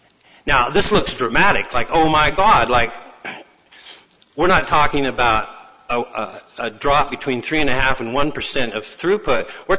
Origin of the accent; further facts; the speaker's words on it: Colorado, United States; He's from the University of Colorado near my hometown in Colorado.